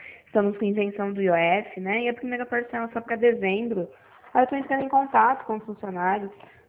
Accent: Pirassununga, São Paulo, Brazil; Eu sou de Pirassununga, interior de São Paulo.

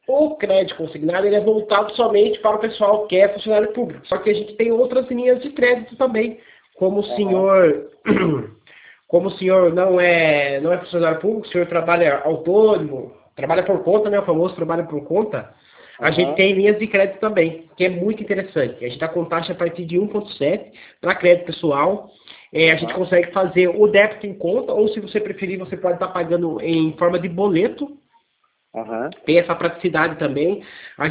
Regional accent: São Paulo, Brazil; Eu não sou de Curitiba, sou de São Paulo. Só que eu moro pertinho da divisa. Não sei se você percebeu, mas acho que o nosso sotaque é quase o mesmo.

